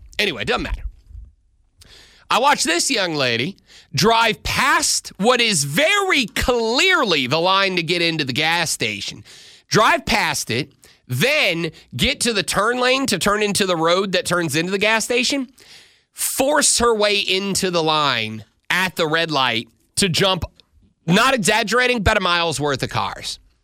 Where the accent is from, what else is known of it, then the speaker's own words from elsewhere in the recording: Florida, United States; I grew up on the Florida Panhandle.